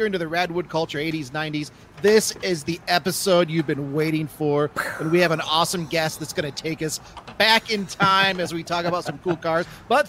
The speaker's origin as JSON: {"language": "English", "region": "Michigan", "country": "United States", "lives_now": "South Dakota, United States", "said": "You speak the truth when it comes to rust in the Midwest, because I'm from Michigan. I'm in South Dakota now."}